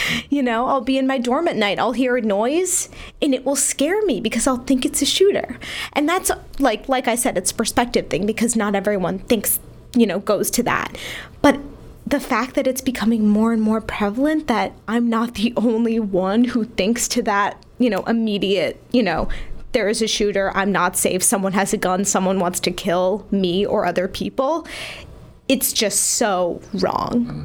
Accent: Sandy Hook, Connecticut, United States; I just feel like I came from Sandy Hook with this unique perspective of being from that town and being able to say, yes, I'm from Sandy Hook

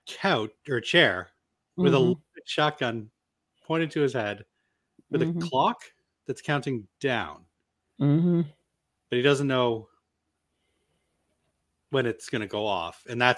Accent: Canada; I'm Canadian.

